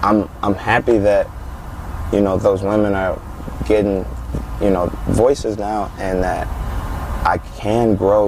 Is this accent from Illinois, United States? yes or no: yes; Chicago, Illinois, United States; And I don't know if that's because I'm from Chicago, or because he made great music, or because he's a black man.